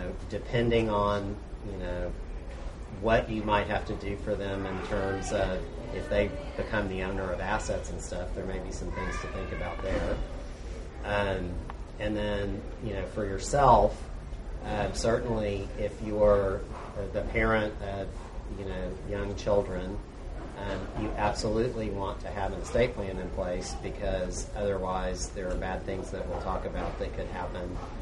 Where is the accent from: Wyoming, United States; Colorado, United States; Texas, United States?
Texas, United States; Houston; So, I grew up here in Houston